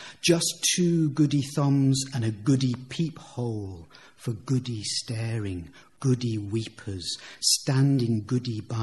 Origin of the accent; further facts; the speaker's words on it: United Kingdom; I grew up on the Solway, Firth, and we would see lapwings, peewits